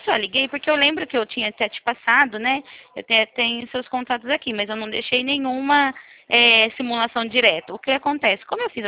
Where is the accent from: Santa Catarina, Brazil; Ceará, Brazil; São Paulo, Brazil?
São Paulo, Brazil; Araras; eu sou daqui de Araras